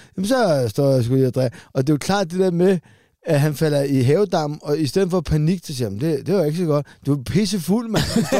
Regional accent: Solrød, Zealand, Denmark; dernede i Solrød, hvor jeg er fra, der er noget, der hedder Kalkgraven.

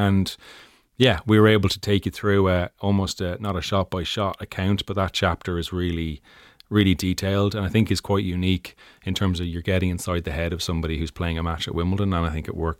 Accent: Ireland; So I was the Irish guy at these tournaments

